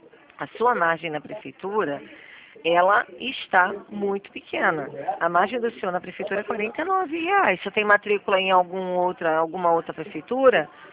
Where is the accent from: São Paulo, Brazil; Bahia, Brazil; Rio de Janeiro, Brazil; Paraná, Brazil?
Rio de Janeiro, Brazil; Sou do centro do Rio.